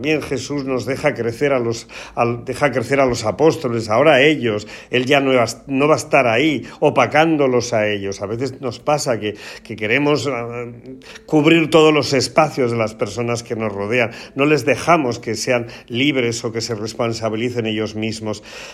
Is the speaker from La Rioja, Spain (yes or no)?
no; Porcuna, Andalusia, Spain; hoy es la gran romería, la gran fiesta de la Virgen de Alarilla en mi pueblo de Porcuna.